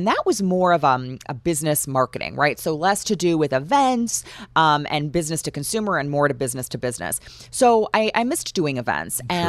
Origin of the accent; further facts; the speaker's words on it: Clinton, Wisconsin, United States; So, yeah, I grew up in a small Wisconsin town called Clinton. It's right on Illinois border.